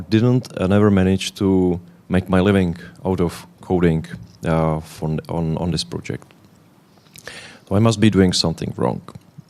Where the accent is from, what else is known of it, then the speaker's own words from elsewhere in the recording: Czechia; English is a second language; And I come from the Czech Republic, which is the very heart of Europe, the Central Europe.